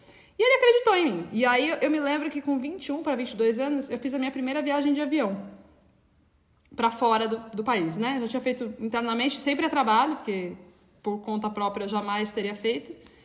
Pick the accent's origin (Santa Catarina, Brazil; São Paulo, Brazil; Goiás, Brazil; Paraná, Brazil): São Paulo, Brazil; Sorocaba; moved away as an adult; now in São Paulo, Brazil; Eu tô com 35 anos e faz 10 anos que eu tô em São Paulo, mas faz uns 15 que eu saí de Sorocaba, porque eu nasci em Sorocaba, estudei lá, fiz faculdade de comunicação social lá